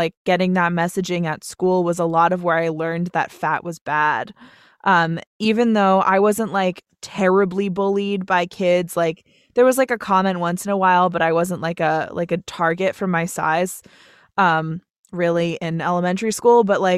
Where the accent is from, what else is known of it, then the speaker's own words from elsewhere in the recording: Vermont, United States; Like we ate a lot of like organic food because I'm from Vermont. So obviously we're like